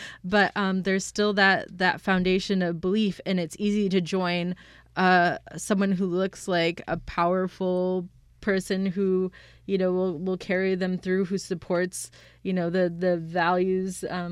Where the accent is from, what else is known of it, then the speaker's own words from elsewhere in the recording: India; born there; moved away; I'm a naturalized citizen. I'm adopted. I came from another country. I was born in India.